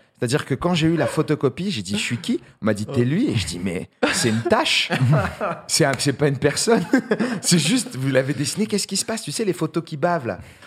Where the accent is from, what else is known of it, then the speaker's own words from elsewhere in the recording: France; accent: French; J'ai un accent français et tout.